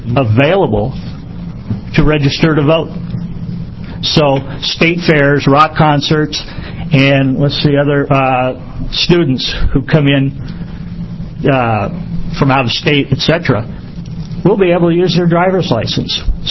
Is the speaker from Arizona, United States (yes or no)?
no; San Francisco, California, United States; born there; I don't have naturalization papers because I was born in San Francisco.